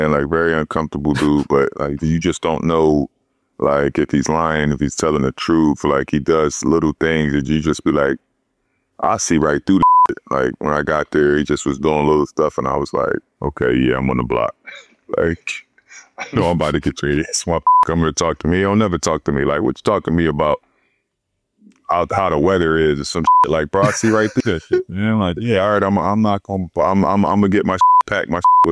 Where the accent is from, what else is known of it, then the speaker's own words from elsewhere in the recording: Philadelphia, Pennsylvania, United States; I'm mad because that's my hometown and people don't understand what Philly sports does for the city. Like, I'm from the inner city.